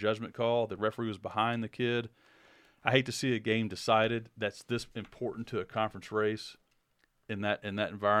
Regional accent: Madisonville, Kentucky, United States; Travis Ford from my hometown in Madisonville

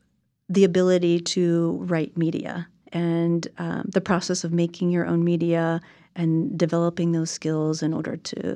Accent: Illinois, United States; So I grew up in Illinois, and I had teachers around me.

